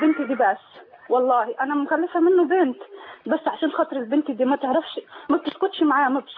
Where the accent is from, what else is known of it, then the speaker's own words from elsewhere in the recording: Egypt; أنا مصري.